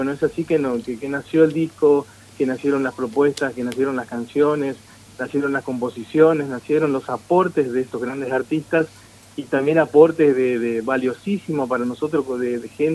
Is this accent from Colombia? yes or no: no; Campo Viera, Misiones, Argentina; crecimos en Campo Viera, nacimos en un ambiente musical, pero también comprometido con la tradición